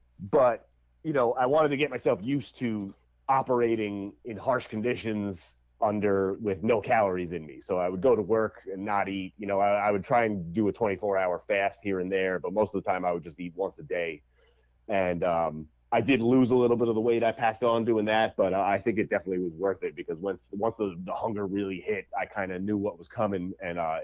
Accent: Long Island, New York, United States; You know, I'm from Long Island.

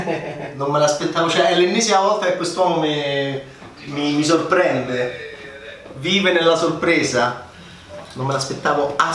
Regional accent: Rome, Lazio, Italy; perché noi romani siamo cinici

